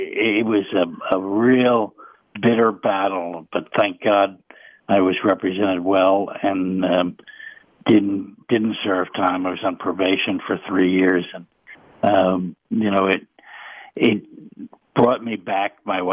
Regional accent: Union City, New Jersey, United States; and I grew up in Union City, where some of these guys were from

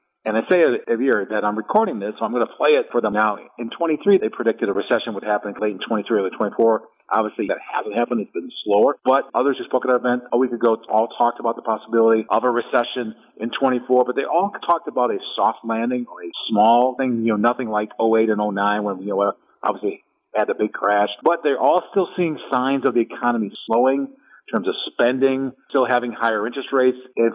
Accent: Brown Deer, Wisconsin, United States; I mean, I grew up in Brown Deer. I rode my bike all the time at this mall.

